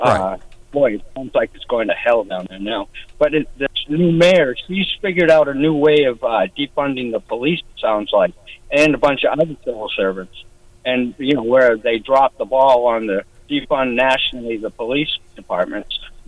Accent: Boston, Massachusetts, United States; Now, I was born and raised in Boston myself

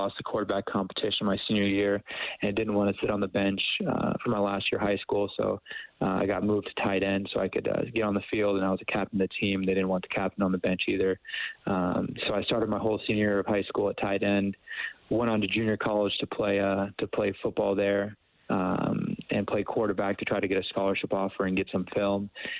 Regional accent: Camarillo, California, United States; growing up in Camarillo was great, very warm. Didn't ever saw snow until I was in Calgary and in Alberta

